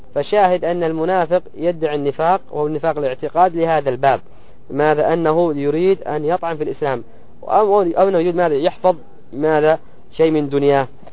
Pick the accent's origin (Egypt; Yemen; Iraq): Yemen; مثل عندنا في اليمن يهود، رجل مثلك ياهو عمامة وغترة، يتكلم بالشحرية ويتكلم بالحضرمية ويتكلم بالصنعانية